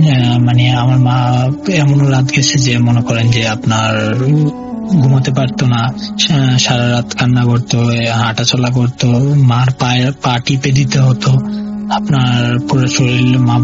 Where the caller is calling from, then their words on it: Comilla, Chittagong Division, Bangladesh; কুমিল্লা জেলার কোনায় গ্রাম থেকে বলছি।